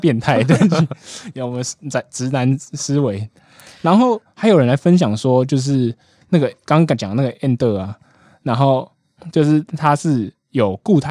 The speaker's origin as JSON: {"language": "Chinese", "region": "Taipei", "country": "Taiwan", "said": "我们是台北人观点"}